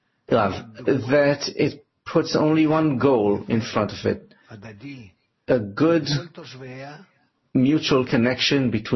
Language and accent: English; Russia; You're from Tayman, Yemen. I'm from Russia.